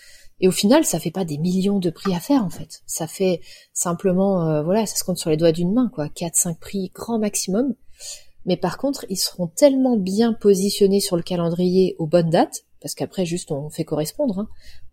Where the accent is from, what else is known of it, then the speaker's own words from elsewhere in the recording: Cholet, Pays de la Loire, France; Moi, j'ai grandi à Cholet